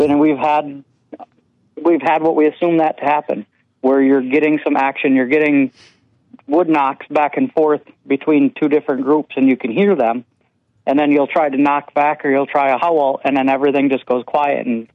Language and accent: English; Saginaw, Michigan, United States; I'm originally from Saginaw. I went to Swan Valley.